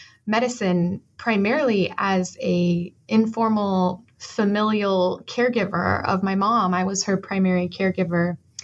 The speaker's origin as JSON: {"language": "English", "region": "Arizona", "country": "United States"}